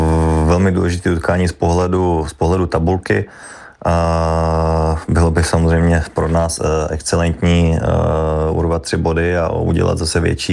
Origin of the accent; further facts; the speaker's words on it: Brno, South Moravian Region, Czechia; My jsme oba původem z Brna, takže jsme si hnedka rozuměli.